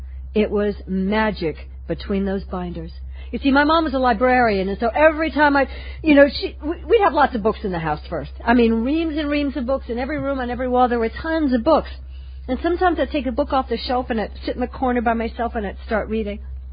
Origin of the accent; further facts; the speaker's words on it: Atlanta, Georgia, United States; born there; So, in brief, I was born in Atlanta, Georgia. And as far back as I can remember, I was a kid who just hated who I was.